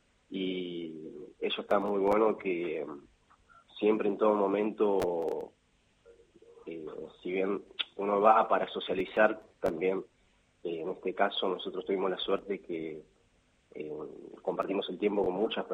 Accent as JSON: {"language": "Spanish", "town": "Carmen de Patagones", "region": "Buenos Aires Province", "country": "Argentina", "said": "yo soy de Carmen de Patagones"}